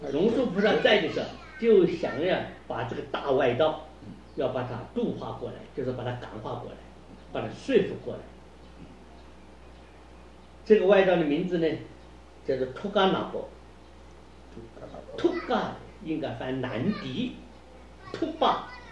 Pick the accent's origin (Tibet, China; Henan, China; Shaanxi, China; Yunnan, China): Tibet, China; 但是依照我们西藏人大家所传说的